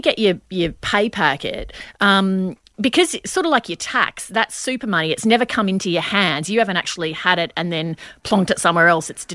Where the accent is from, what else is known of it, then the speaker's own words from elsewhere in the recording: Brisbane, Queensland, Australia; And I grew up in Brisbane.